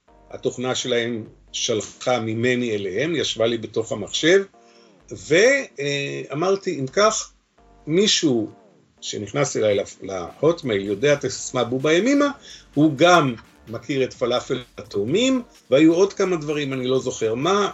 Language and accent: Hebrew; Ramat Hen, Tel Aviv District, Israel; היות שגדלתי ברמת חן, אני יודע איפה זה